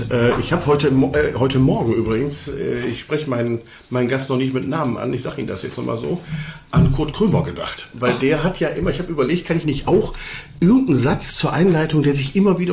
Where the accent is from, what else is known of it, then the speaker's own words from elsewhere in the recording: Düsseldorf, North Rhine-Westphalia, Germany; born there; ich bin ja gebürtiger Düsseldorfer.